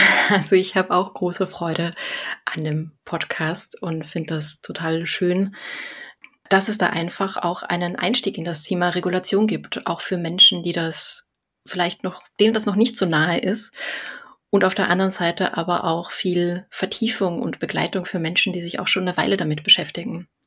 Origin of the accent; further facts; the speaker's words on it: Austria; now in Germany; Also ich habe Ergotherapie studiert in Wien. Ich komme eigentlich aus Österreich. Das wird man an der einen oder anderen Stelle wahrscheinlich auch noch hören, auch wenn ich inzwischen schon seit ein paar Jahren im Ruhrgebiet lebe.